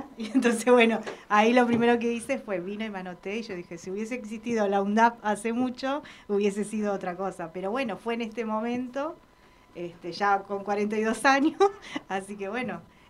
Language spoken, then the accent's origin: Spanish; Corrientes, Argentina; yo que soy de Corrientes